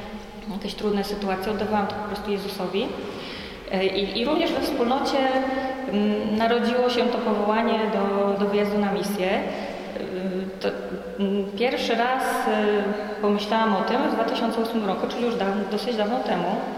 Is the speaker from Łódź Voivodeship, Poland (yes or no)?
yes; Łódź, Łódź Voivodeship, Poland; now in Warsaw, Poland; ponieważ przyjechałam z Łodzi i szukałam wspólnoty, nie znam tutaj nikogo w Warszawie